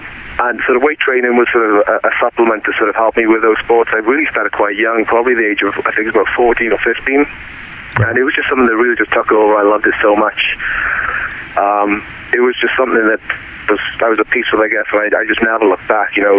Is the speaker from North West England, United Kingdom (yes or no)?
no; Swansea, Wales, United Kingdom; Yep, I'm from Swansea, Wales. So I've got a way away from here.